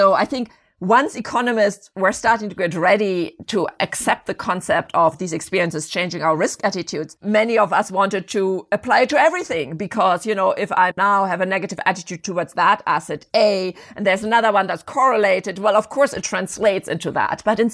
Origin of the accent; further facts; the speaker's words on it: Germany; Or you can think about my home country, Germany